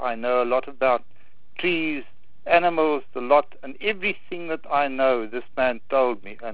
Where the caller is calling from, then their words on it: Rustenburg, North West, South Africa; Good evening, Kino. I'm speaking from Rustenburg.